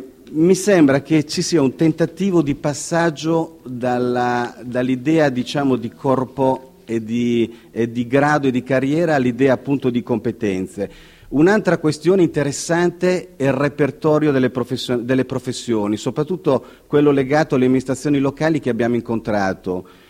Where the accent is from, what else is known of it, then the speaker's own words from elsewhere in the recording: Emilia-Romagna, Italy; io e il professor Ruffini siamo romagnoli.